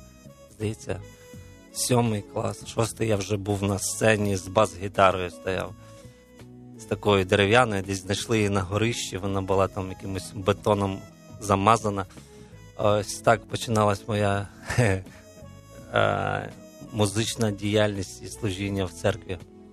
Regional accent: Volyn Oblast, Ukraine; я виріс на Волинській області, 20 років там прожив, в принципі.

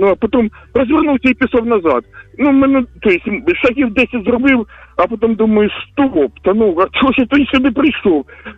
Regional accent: Kharkiv, Kharkiv Oblast, Ukraine; Я з Харкова, і я вже більше 25 років вже як во Христі Ісусі нахожусь.

